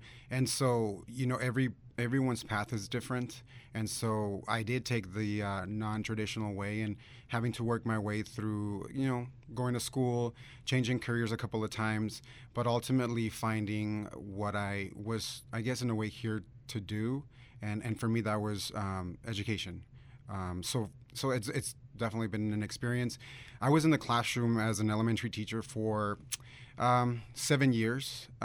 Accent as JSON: {"language": "English", "town": "San Luis", "region": "Arizona", "country": "United States", "tie": "born or raised there", "said": "I was born and raised here in the Yuma area. I was born in Yuma. I grew up in San Luis, Arizona, so I'm definitely a product of my own district."}